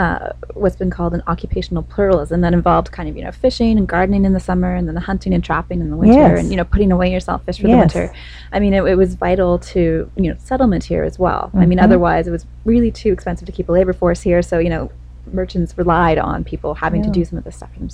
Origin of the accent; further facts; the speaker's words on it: Newmarket, Ontario, Canada; also born or lived in Nova Scotia; I'm from Ontario. I grew up in Ontario, in Newmarket, kind of north of Toronto.